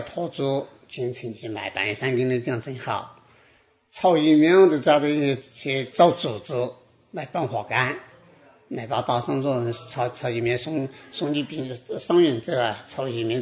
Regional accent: Hsinchu, Taiwan; 不像我们新竹人像，互相都是热情哈。

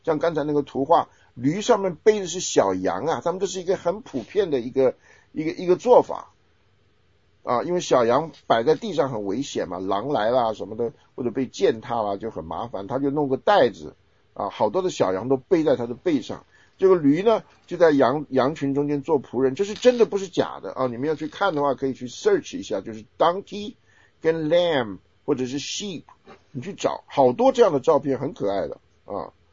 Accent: Taiwan; 那南方人，像我在台湾长大，我算是南方人

